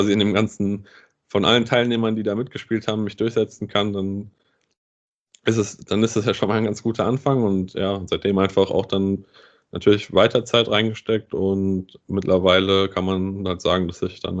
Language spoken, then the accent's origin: German; Bad Nauheim, Hesse, Germany; also ich komme aus Bad Nauheim